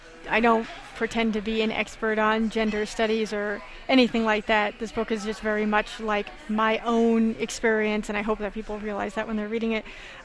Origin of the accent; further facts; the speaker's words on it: Santa Fe, New Mexico, United States; And also because I grew up in Santa Fe